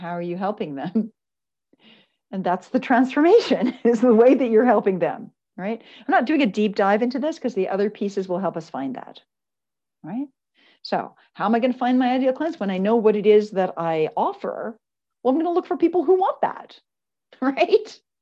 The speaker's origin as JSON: {"language": "English", "country": "Canada", "said": "I'm Canadian, but I canceled a team meeting to watch."}